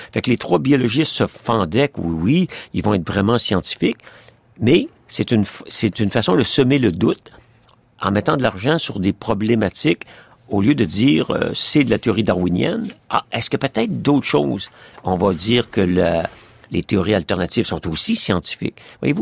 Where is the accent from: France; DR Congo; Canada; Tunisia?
Canada; Par exemple, chez nous, au Canada